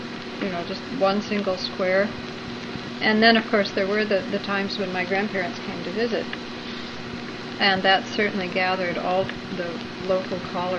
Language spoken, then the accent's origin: English; Boise, Idaho, United States; also born or lived in Colorado Springs; Where of course my grandparents lived. And when I was about 1 year old, my parents moved to Boise, Idaho. My dad took a job as head of the biology department at Boise Junior College.